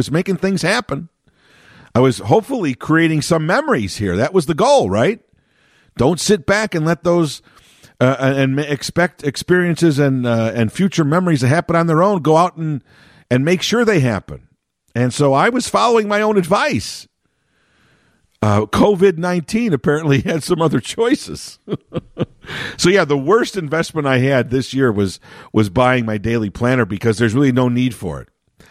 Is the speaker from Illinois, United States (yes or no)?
yes; Chicago, Illinois, United States; including my hometown here of Chicago